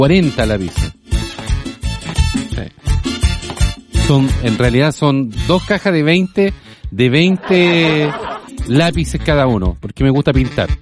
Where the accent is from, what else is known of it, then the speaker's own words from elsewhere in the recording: Lota, Biobío, Chile; Bueno, yo soy de Lota y me fui ayer en biotren.